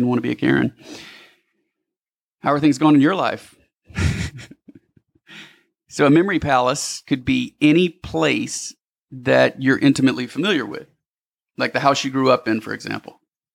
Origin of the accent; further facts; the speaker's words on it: Louisiana, United States; moved away; when I moved to Texas from Louisiana, I had to change my name because I would introduce myself.